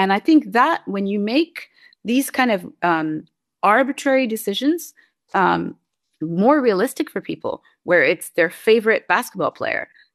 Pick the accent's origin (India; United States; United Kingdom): United States; I mean, I'm an American, so I'm biased, but I think American people are ultimately quite fair.